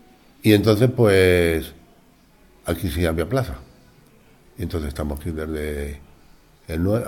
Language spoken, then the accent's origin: Spanish; Madrid, Community of Madrid, Spain; now in Monesterio, Spain; yo desde que nací he vivido en Madrid, junto con mi madre y mi padre, y mis hermanos. Lo que pasa es que nosotros vinimos aquí a Monesterio, vinimos más tarde, pero a Extremadura vinimos en el 2015